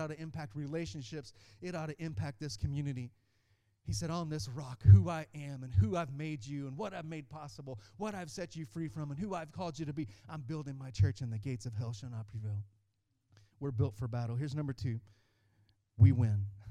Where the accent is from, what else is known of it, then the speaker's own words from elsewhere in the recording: Texas, United States; Come on, we're from Texas, but we've quickly become big Jayhawks fans.